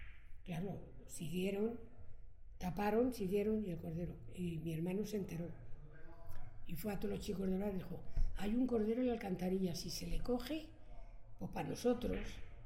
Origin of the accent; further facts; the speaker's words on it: Madrid, Community of Madrid, Spain; Vamos, que yo soy madrileña de pura cepa. Y entonces se casaron y se vinieron aquí. Y yo nací ahí en la Glorieta de la Beata.